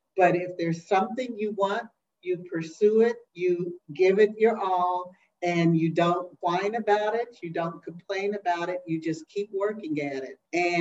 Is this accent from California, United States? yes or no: no; Kansas City, Missouri, United States; was my next door neighbor growing up in Kansas City, Missouri